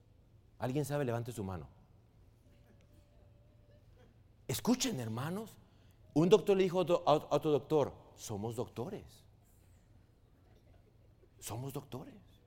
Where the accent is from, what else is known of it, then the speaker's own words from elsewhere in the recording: Chihuahua, Mexico; Es que yo, pastor, soy de Chihuahua.